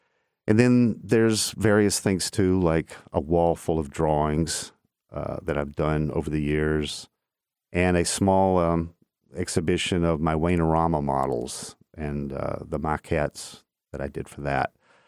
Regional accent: Chattanooga, Tennessee, United States; And every time I do one, I always think of Chattanooga because it's my hometown, and the history of this city are some of my favorite stories.

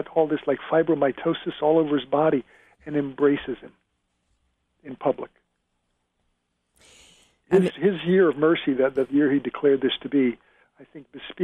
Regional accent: Manville, New Jersey, United States; My hometown was located about 16 miles from Princeton, and Princeton and my hometown were such different worlds. My hometown is Manville, New Jersey, otherwise known as the Asbestos City.

